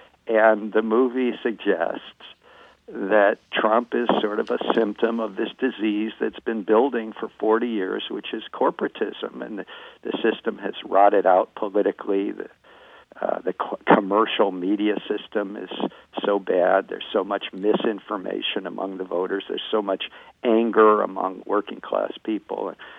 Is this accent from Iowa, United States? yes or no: no; Michigan, United States; I grew up in Michigan